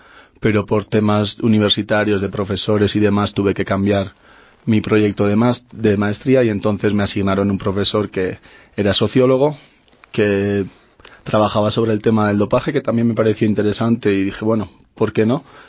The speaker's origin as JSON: {"language": "Spanish", "town": "Orio", "region": "Basque Country", "country": "Spain", "tie": "born or raised there", "said": "practicaba remo y competía ya pues en el club de mi pueblo, de Orio"}